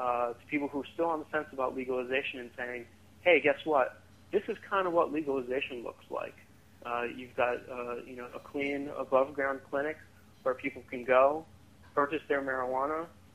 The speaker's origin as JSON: {"language": "English", "region": "Rhode Island", "country": "United States", "said": "My personal perspective, as I mentioned before, I'm from Rhode Island, and I was involved in an effort to pass a medical marijuana bill there."}